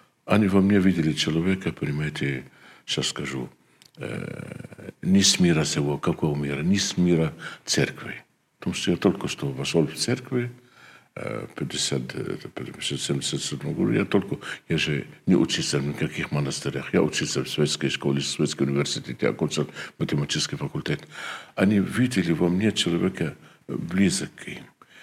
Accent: Lebanon; Russian is a second language; Знаете, я из Ливана.

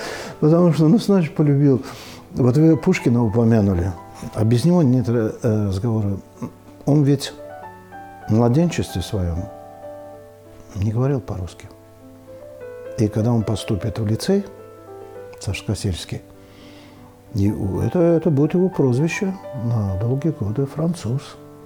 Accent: Baku, Azerbaijan; я ведь бакинец. Это именно таковы бакинцы. То есть я в младенчестве своем говорил по-русски и не очень хорошо по-азербайджански. В даже Баку. Портовый, многомиллионный город, да. И это еще традиции нашей семьи, потому что я рос без матери, и я рос в доме своего деда.

